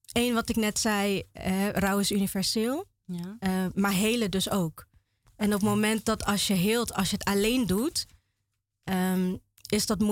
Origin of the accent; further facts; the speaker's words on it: Vaassen, Gelderland, Netherlands; now in Apeldoorn, Netherlands; Ik kom uit Vaassen. Ik woon nu in Apeldoorn.